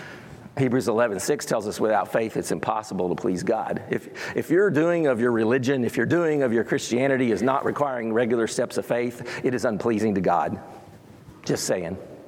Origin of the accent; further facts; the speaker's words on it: Texas, United States; And I grew up in North Texas, not far from Wichita Falls, and we had mesquite trees and thorns